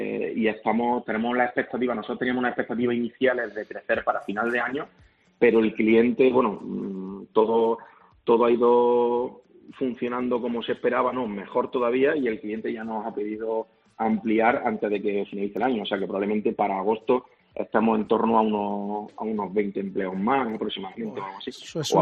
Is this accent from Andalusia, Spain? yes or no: yes; Linares, Andalusia, Spain; entre que soy de Linares